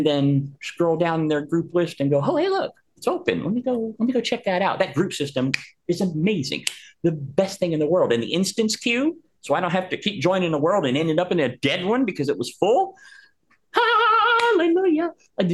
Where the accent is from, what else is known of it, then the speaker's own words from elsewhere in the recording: Ohio, United States; again, I'm a nurse from Ohio.